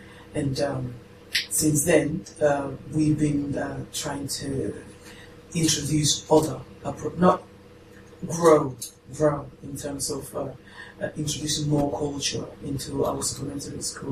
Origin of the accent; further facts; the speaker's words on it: Spain; English is a second language; moved away as an adult; I'm a modern foreign language teacher. I was raised in Spain. I was trained in Spain, and I came to this country just with the idea of improving my English.